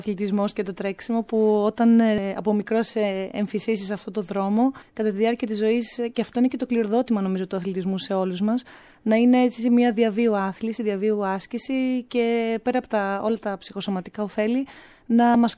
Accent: Agrinio, Western Greece, Greece; Στην πόλη μου, ναι, δεν έχει υπάρξει κάποια αθλήτρια που να έχει σπάσει το φράγμα των τριών ωρών

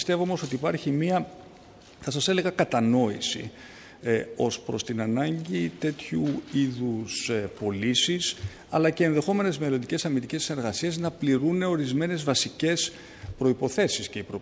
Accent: Greece; βρήκα ενδιαφέρουσα την ερώτησή σας για την ελευθερία του τύπου στην πατρίδα μου. Ξέρετε, η Ελλάδα είναι μια δημοκρατία

